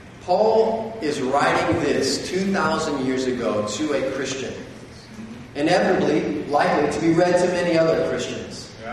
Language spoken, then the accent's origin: English; Florida, United States; I grew up in North Florida, about an hour south of the Florida-Georgia border, a small farm town boy.